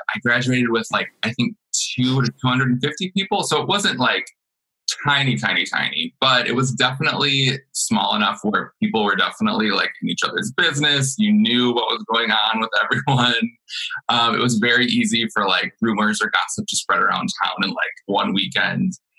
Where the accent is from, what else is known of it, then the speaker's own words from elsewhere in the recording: Clio, Michigan, United States; I am from Clio, Michigan